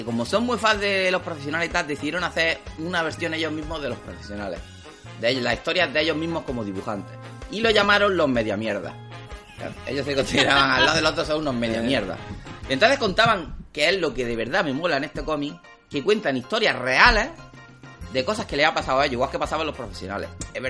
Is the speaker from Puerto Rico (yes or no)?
no; Spain; como éramos españoles